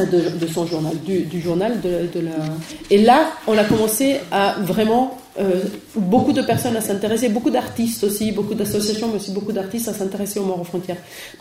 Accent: Switzerland; Je suis suisse, ceci dit.

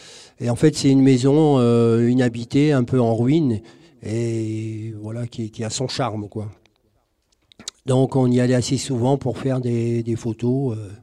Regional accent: Hauts-de-France, France; moved away; Plage du Nord, je suis parti du Nord sans forcément retourner très très longtemps. Je ne suis pas retourné souvent, je veux dire. Et 20 ans, 25 ans après, j'ai retrouvé mon pays

